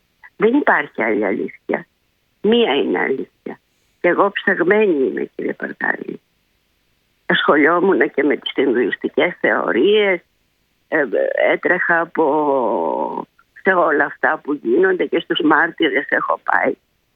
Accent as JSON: {"language": "Greek", "country": "Greece", "said": "εγώ είμαι Ελληνίδα και είμαι και χριστιανή με επίγνωση."}